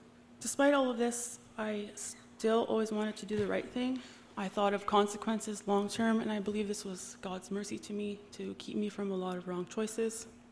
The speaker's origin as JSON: {"language": "English", "town": "Leamington", "region": "Ontario", "country": "Canada", "tie": "born or raised there", "said": "I was born in Leamington and mostly grew up here, except for a few short moves to Mexico, Manitoba, and even Kansas when I was very young, too young to remember."}